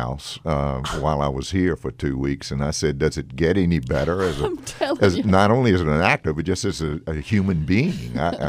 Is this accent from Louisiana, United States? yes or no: no; Mississippi, United States; for somebody born and raised in Mississippi, I don't exactly know what to do with 6 inches of snow.